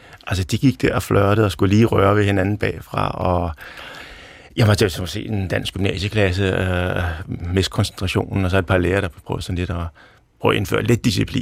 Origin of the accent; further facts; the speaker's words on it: Copenhagen, Capital Region, Denmark; og er forfatter. Jeg kommer fra Nørrebro.